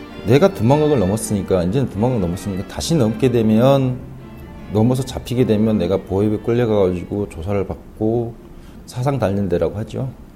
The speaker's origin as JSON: {"language": "Korean", "country": "North Korea", "said": "북한에서 왔는데 좀 너무 배고파서"}